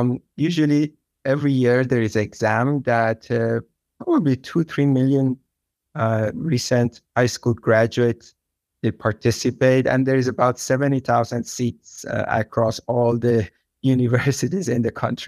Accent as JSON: {"language": "English", "town": "Tehran", "region": "Tehran Province", "country": "Iran", "tie": "born or raised there", "said": "I was born and raised in Tehran, in Iran. I was 6 years old when the Iranian Revolution happened, and it was quite a challenging time for me growing up in Iran"}